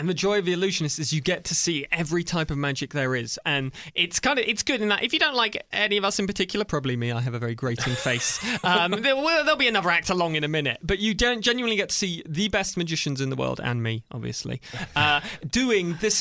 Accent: United Kingdom; bearing in mind I'm British and I hate sport

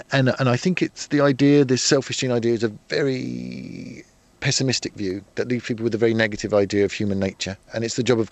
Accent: Codicote, East of England, United Kingdom; I grew up in a little village called Codicut, which is near Nebworth, where they have the pop festival.

